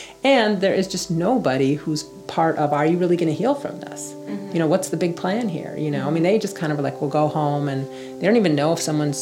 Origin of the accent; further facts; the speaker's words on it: Ann Arbor, Michigan, United States; also born or lived in Madison / Berkeley; I grew up in Ann Arbor, Michigan. I went to college in Madison, Wisconsin. I lived in Berkeley for many years.